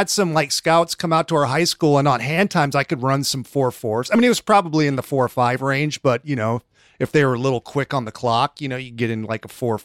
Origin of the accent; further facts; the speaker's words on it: California, United States; In my hometown where I went to high school, the college where I had to show my parents that I could actually run the junior college, it's called Sierra College.